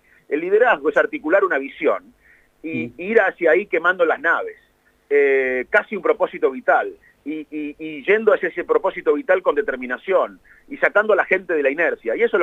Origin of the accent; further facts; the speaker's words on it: Arroyo Dulce, Buenos Aires Province, Argentina; also born or lived in Quilmes / Salto; soy de la provincia, nací en Quilmes, pasé todos mis veranos en Quilmes, me crié en Arroyo Dulce, un pueblo rural, y después en Salto. No solo que conozco la provincia, sino que siento la provincia.